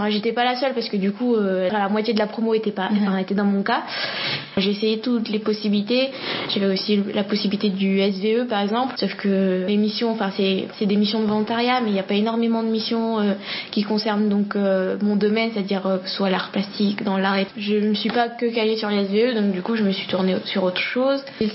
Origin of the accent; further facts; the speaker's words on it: Réunion, France; Je suis d'origine de l'île de la Réunion. Je suis née à Saint-Étienne